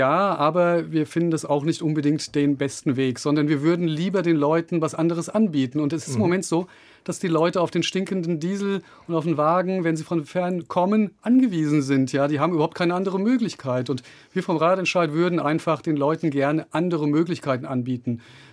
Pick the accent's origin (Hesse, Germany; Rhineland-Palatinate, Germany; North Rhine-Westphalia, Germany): Hesse, Germany; Frankfurt; Also das ist meine Heimat und ich liebe diese Stadt und es ist eine wirklich tolle Stadt.